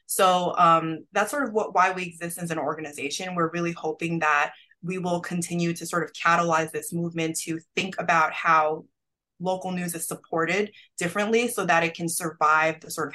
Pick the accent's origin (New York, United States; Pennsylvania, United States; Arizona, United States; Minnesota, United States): New York, United States; Sure. I grew up in New York, and I actually became interested in journalism when I was still in high school